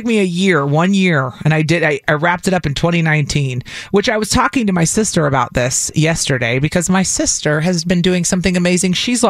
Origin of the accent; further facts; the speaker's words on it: the South, United States; accent: Wisconsin twang; moved away; And I'm Wisconsin twang. Because mm-hmm. we grew up in the South, and then we both moved away.